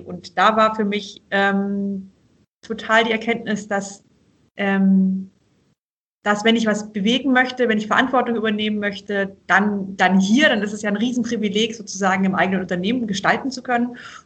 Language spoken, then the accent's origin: German; Obereisenbach, Baden-Württemberg, Germany; wir sind hier eben aufgewachsen in Oberschwaben, meine Kinder, meine Schwestern und ich, in einem kleinen Dorf, also Obereisenbach bei Tettnang. Hier ist eher Landwirtschaft und hier ist keiner adlig.